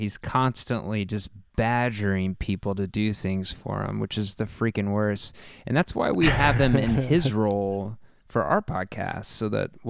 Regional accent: Oklahoma, United States; now in Mississippi, United States; We live in southern Mississippi. I grew up in Oklahoma.

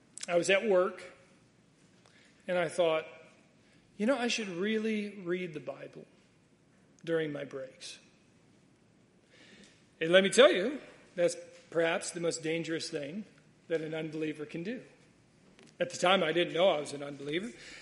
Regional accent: Detroit, Michigan, United States; I grew up in the Detroit region, a little bit north of Detroit.

